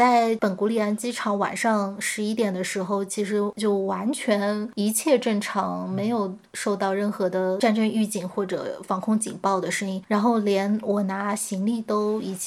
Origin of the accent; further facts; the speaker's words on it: China; 那个海关拿着我的护照发现我是中国人